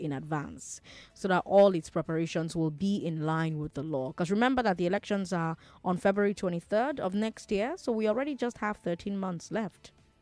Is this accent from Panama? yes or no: no; Rivers, Nigeria; I am from River State. The problem did not start today. I lived there for over 12 years.